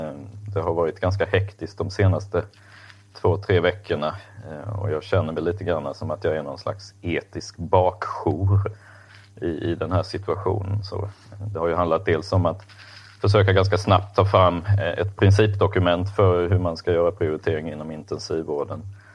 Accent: Småland, Sweden; Jag är uppvuxen då i Småland i Bibelbältet. Uppvuxen i en frikyrklig familj där frågor kring Gud och synd och liksom de här stora frågorna var ständigt närvarande.

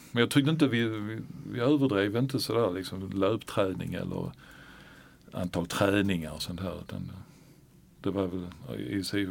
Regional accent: Malmö, Skåne, Sweden; Men vi var ju född på Möllevången ju, så att vi gick in i parken där och med kompisarna så tog vi oss in.

